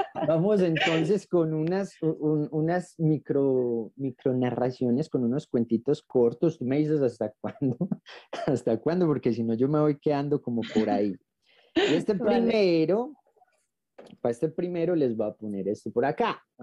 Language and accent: Spanish; Medellín, Antioquia, Colombia; yo soy muchacho de Medellín, Colombia. Me tocó vivir en un barrio que era un poquito complejo en términos de la violencia.